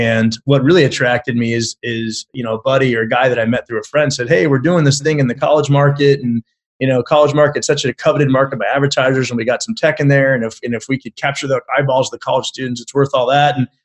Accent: Calabasas, California, United States; From LA, Calabasas. Now home of the Kardashians, but it wasn't as famous when I was there.

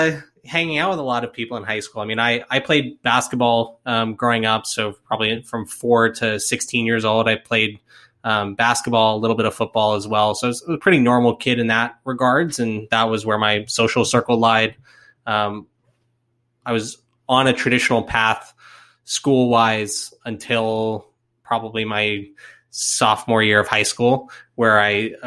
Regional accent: Florida, United States; now in Atlanta, United States; I am from Florida originally. I live in Atlanta, where you live as well

